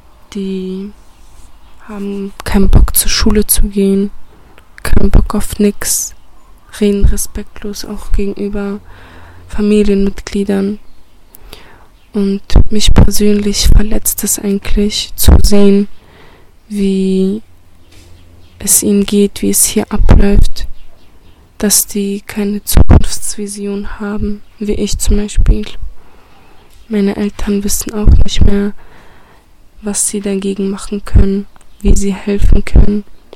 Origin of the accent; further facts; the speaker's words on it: Bosnia & Herzegovina; now in Freiburg, Germany; ich bin 17 Jahre alt. Ich komme aus Bosnien. Ich lebe in Freiburg in einem Flüchtlingsheim mit meinen 4 Geschwistern und meinen Eltern.